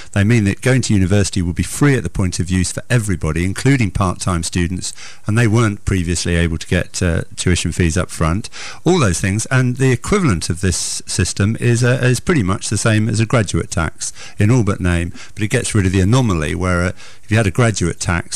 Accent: South Croydon, London, United Kingdom; I come from South Croydon, and the Conservatives always won there with a huge majority, about 20,000-30,000

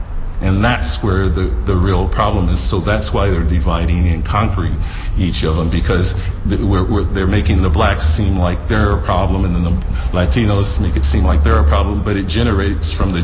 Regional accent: New Mexico, United States; I was raised in New Mexico, so I was raised mostly around what is native people

